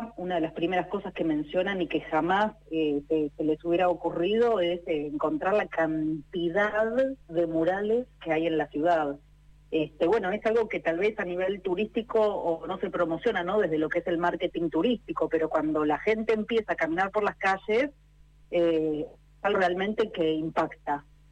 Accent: Tandil, Buenos Aires Province, Argentina; yo soy muralista profesional de Tandil.

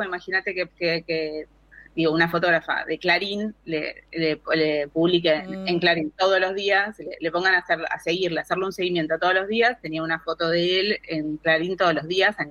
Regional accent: Buenos Aires, Argentina; also born or lived in Mendoza; soy mendocina, como bien dijiste, pero me crié más en Buenos Aires por temas familiares

